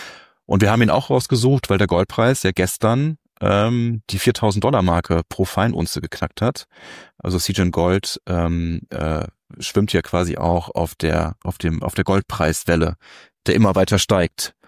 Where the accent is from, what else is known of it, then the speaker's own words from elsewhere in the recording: Göttingen, Lower Saxony, Germany; born there; Oder sogar Landkreis Göttingen, mein Geburtsort.